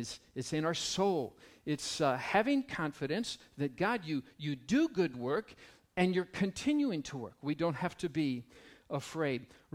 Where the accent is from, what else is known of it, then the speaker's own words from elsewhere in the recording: Michigan, United States; It's in my hometown of Michigan.